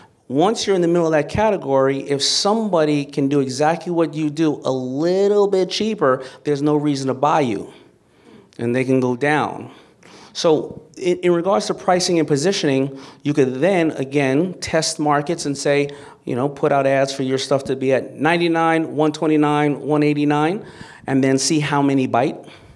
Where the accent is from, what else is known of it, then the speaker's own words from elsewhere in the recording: Hollis, New York, United States; Now, if you look at me, I came from Hollis, Queens.